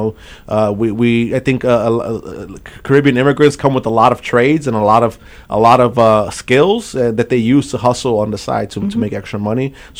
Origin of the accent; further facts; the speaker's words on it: New York City, New York, United States; They moved to New York over 40 years ago. They bought a home here, raised a family. And I grew up in East New York